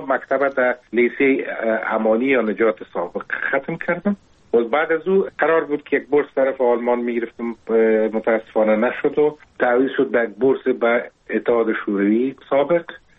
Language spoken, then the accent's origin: Persian; Kabul, Afghanistan; born or raised there